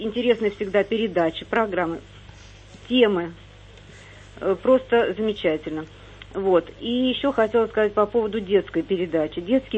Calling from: Moscow, Russia; я из Москвы.

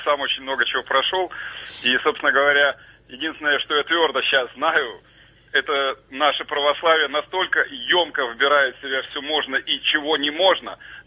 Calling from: Moscow, Russia

